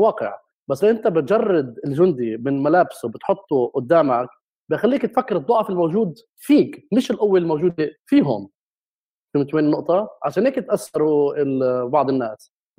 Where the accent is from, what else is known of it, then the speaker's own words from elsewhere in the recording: Jerusalem, Palestine; مع إني أنا ابن القدس، مع إني ابن البلد القديمة يا أخي، بس حسيت القدس كلها منفية